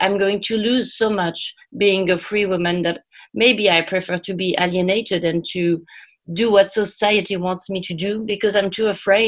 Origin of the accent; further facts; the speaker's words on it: Morocco; English is a second language; I was not born in France or in the Western country. I was born and raised in Morocco